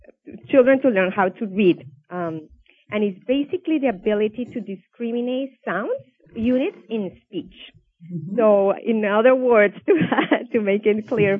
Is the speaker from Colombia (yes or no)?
yes; Colombia; English is a second language; moved away as an adult; now in United States; So I came to the U.S. 9 years ago. I was born and raised in Colombia, and I came here to do my PhD in developmental psychology